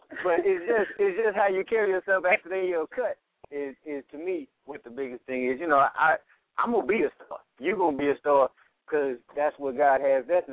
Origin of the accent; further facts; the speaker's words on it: Oakland, California, United States; I mean, you're from Chicago, I'm from Oakland.